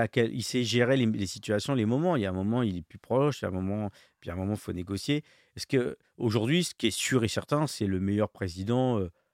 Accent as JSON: {"language": "French", "town": "Le Havre", "region": "Normandy", "country": "France", "tie": "born or raised there", "said": "Moi, je viens du Havre, où je viens d'un quartier. Je suis né au Havre, je suis formé au Havre, je suis allé au lycée au Havre. Et quand je joue au Havre, moi, je suis un gars du Havre, quoi."}